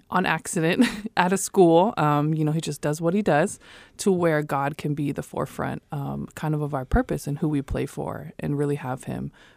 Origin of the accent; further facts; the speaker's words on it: Tucson, Arizona, United States; I am a Army combat veteran. I am from Tucson, Arizona.